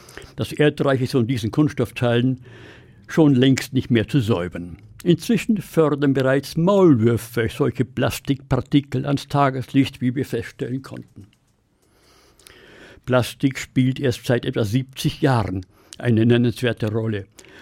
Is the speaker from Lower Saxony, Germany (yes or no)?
no; Bavaria, Germany; Ich bin in Bayern aufgewachsen, unweit des Truppenübungsplatzes Grafenwöhr, den nach dem Krieg die Amerikaner übernahmen.